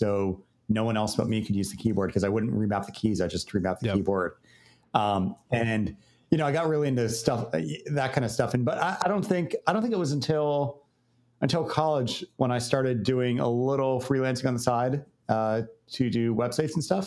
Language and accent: English; Florida, United States; also born or lived in Virginia; No, I grew up in Florida, actually.